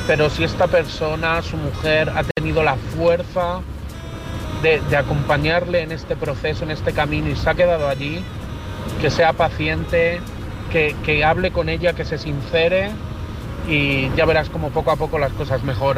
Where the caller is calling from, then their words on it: Madrid, Community of Madrid, Spain; de Madrid.